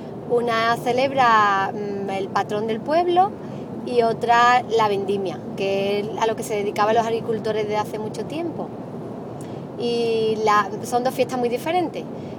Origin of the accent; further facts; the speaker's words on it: Andalusia, Spain; now in Málaga, Spain; Soy de un pueblo de Cádiz, de la Sierra de Cádiz, un pueblo pequeño de 10.000 habitantes y ahora vivo en Málaga, no vivo en Cádiz.